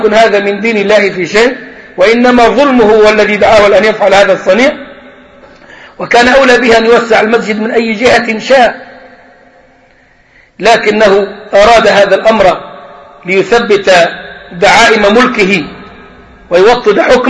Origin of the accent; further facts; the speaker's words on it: Egypt; وضريحه عندنا في مصر